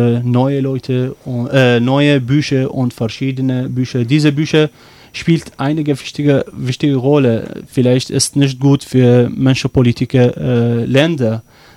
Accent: Iraq; German is a second language; ich komme aus dem Irak

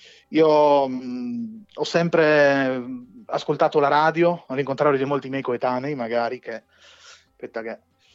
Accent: Gorizia, Friuli-Venezia Giulia, Italy; Sono di Gorizia, sì.

